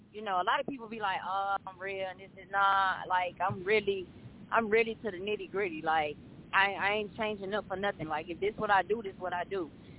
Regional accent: Atlanta, Georgia, United States; I am from Zone 6 ATL, Atlanta, Georgia, and I'm a femcee out here doing my thing, man.

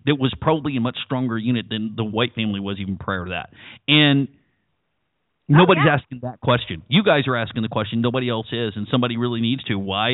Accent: the South, United States; Look, I grew up in the South during the time of, you know, the whole change, right? In the whole civil rights.

